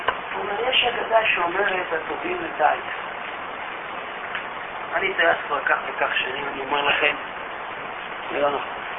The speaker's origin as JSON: {"language": "Hebrew", "town": "Tel Aviv", "region": "Tel Aviv District", "country": "Israel", "tie": "born or raised there", "said": "גדלתי במשפחה, מה שנקרא בתל אביב, מסורתית."}